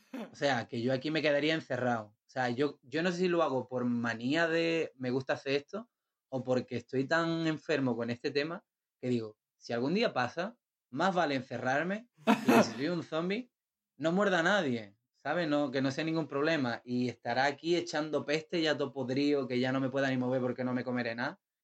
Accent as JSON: {"language": "Spanish", "country": "Spain", "moved": "yes", "said": "intenciones de volverme a España por unas cosillas y demás. Y bueno, ahora supongo que me tocará volver a mi tierra"}